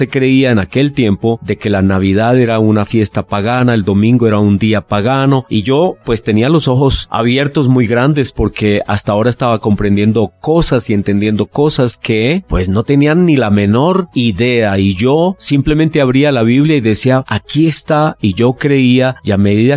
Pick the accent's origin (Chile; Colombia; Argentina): Colombia; yo crecí católico como la gran mayoría de personas en mi país, aquí en Colombia, católicos por nacimiento, porque mis padres eran católicos